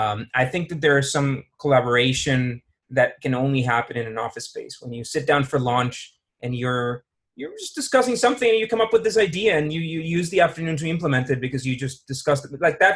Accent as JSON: {"language": "English", "town": "San Jose", "region": "San José", "country": "Costa Rica", "tie": "born or raised there", "said": "San Jose, downtown."}